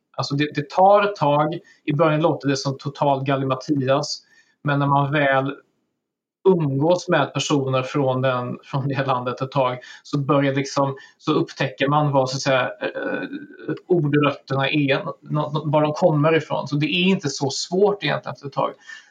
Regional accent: Sweden; Det är det som förvånar mig som svensk, liksom i bemärkelsen att det är den svenska offentligheten jag följer och som jag deltar i.

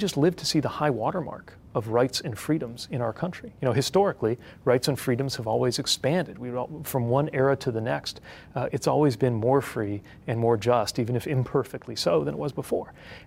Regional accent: South Bend, Indiana, United States; I was back in my hometown of South Bend

